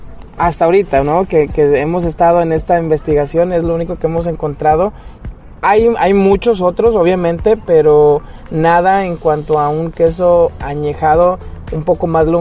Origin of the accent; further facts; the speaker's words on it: Nayarit, Mexico; hace 2 años nace toda esta necesidad de impulsar la cocina nayarita, porque es mi tierra, porque aquí